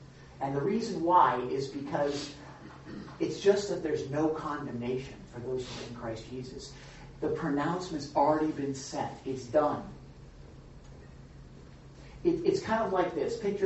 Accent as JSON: {"language": "English", "country": "Canada", "said": "I'm a Canadian."}